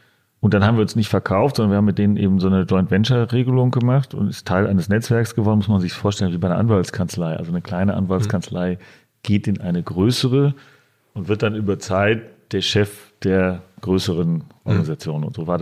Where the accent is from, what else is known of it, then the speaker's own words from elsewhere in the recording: Dortmund, North Rhine-Westphalia, Germany; born there; natürlich bin ich stolz, dass ich gebürtiger Dortmunder bin und Borussia Dortmund-Fan.